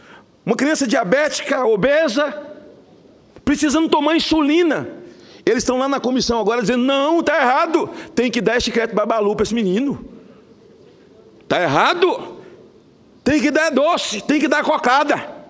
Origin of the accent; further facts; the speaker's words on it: Northeast Region, Brazil; eu vim do Nordeste e entrei.